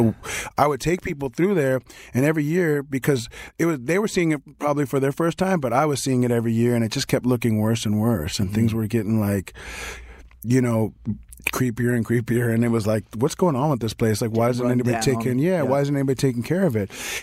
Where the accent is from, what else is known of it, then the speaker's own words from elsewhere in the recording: New York, United States; now in Los Angeles, United States; being a New Yorker who lived in L.A. most of his life